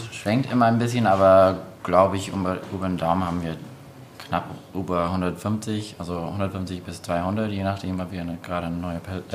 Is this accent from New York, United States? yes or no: no; Illinois, United States; German is a second language; now in Germany; Ja, ich bin aus dem Vorort von Chicago. Ich bin quasi mit Craft Beer groß geworden